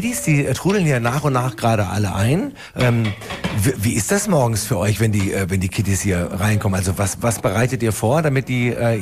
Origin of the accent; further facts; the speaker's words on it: Tübingen, Baden-Württemberg, Germany; Jetzt übermorgen am Sonntag beim Drachenfest in meiner Heimatstadt Tübingen.